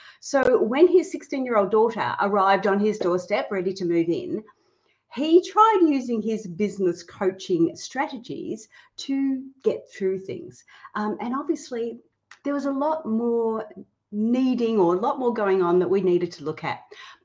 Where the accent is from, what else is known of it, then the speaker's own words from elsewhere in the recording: Gold Coast, Queensland, Australia; Well, I'm from the Gold Coast, Queensland. So we're both Australians on this podcast today